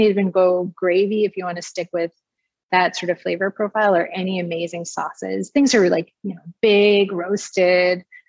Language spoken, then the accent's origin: English; Monterey Park, California, United States; Well, so my family, I'm from a Cantonese family, is I think, as you know, born and raised in Monterey Park.